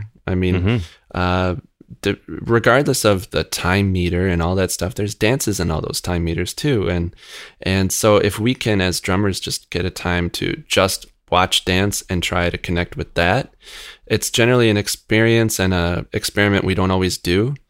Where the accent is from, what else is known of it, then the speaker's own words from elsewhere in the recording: Rochester, New York, United States; I grew up in Rochester. I went to the Eastman School of Music's programs to learn jazz.